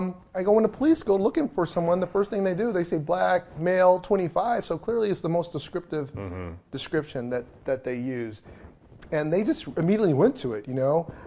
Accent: Newburgh, New York, United States; especially growing up in Newburgh, New York, when I would hang out.

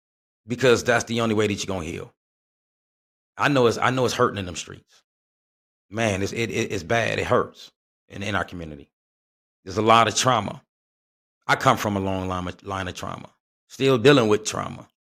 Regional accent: Flint, Michigan, United States; now in Atlanta, United States; Here in Atlanta, we just killing. In my home state of Flint, Michigan, they killing.

